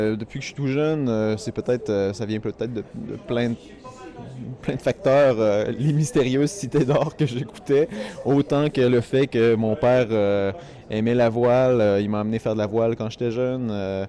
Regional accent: Quebec, Canada; est un voyage chez moi, au Québec.

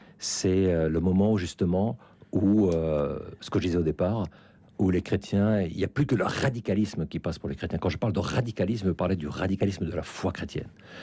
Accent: France; moved away; also born or lived in Finland / Russia; ça fait quand même 40 ans que j'ai quitté la France, j'ai vécu en Finlande 18 ans, j'ai vécu en Russie 15 ans, je regarde un peu à distance

